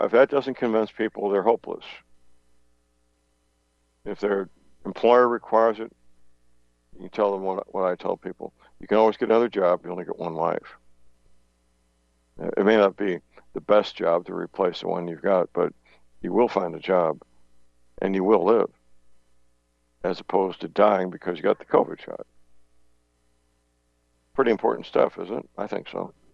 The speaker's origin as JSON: {"language": "English", "town": "St. Louis", "region": "Missouri", "country": "United States", "tie": "born or raised there", "said": "It's not just my hometown, St. Louis."}